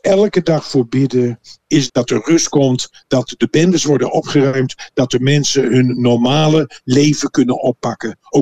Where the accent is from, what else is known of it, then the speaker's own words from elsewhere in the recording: Netherlands; now in Haiti; Dat is waar ik hoor, ook als Nederlander, ja, na 42 jaar.